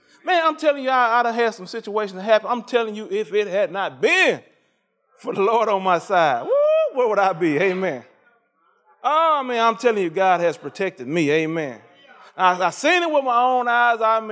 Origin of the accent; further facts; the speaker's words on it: Mississippi, United States; I'm from Mississippi.